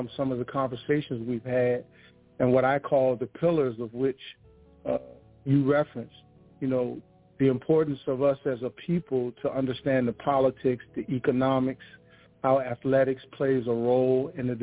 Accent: Richmond, Virginia, United States; I am a native of Richmond, born and raised in Highland Park, Northside. Attended private school for the early years, first through five. And then I attended Henderson Middle School. And then my parents moved from the city to Chesterfield County

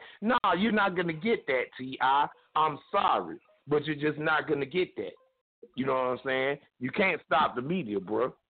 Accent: the South, United States; I'm from the South. I'm from the South. We say anything down here.

